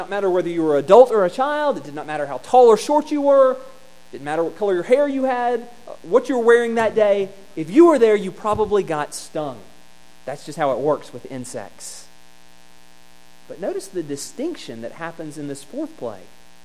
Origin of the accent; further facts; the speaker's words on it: Georgia, United States; I grew up in South Georgia where there are gnats